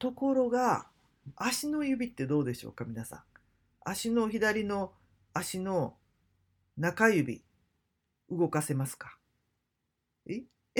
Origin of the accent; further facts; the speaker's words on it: Sakaide, Kagawa, Japan; 地元の香川県、坂出市から生まれたラジオ体操以前の国民的な体操だった